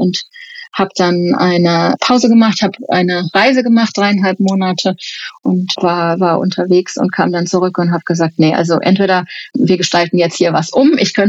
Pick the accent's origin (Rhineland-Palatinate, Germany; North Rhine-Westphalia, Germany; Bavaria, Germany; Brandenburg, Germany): North Rhine-Westphalia, Germany; Aachen; born there; geboren in Aachen.